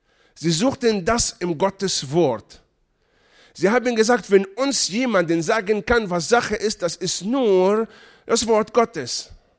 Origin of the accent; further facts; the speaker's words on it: Israel; Halleluja, ich komme aus Israel.